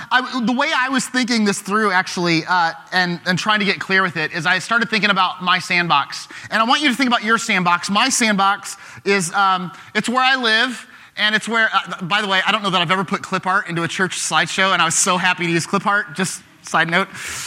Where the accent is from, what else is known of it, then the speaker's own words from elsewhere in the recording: Glassford, Illinois, United States; I grew up out in Glassford, and so many farms out in that in rural Peoria County